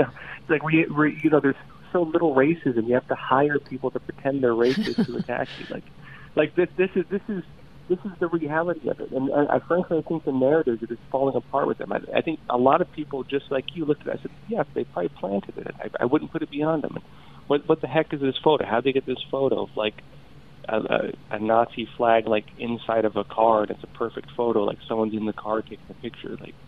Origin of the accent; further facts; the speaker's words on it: San Diego, California, United States; now in New York, United States; I mean, I'm complaining being here in New York. Like, I'm from San Diego. So I'm still not used to the cold.